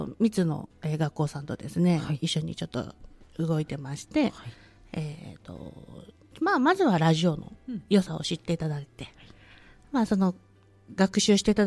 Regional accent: Kadoma, Osaka, Japan; 大阪スタジオがあるところが、はい、私の地元であります。はい、古川橋という門真になりますね。

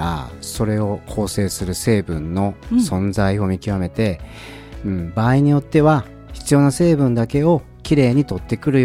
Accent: Kanagawa, Japan; 神奈川県から来ました。

